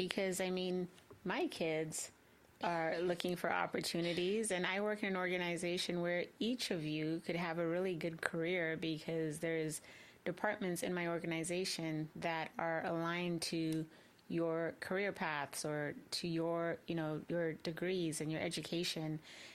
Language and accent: English; Zambia; growing up in Zambia, I don't know that even then I was really aware of nepotism existing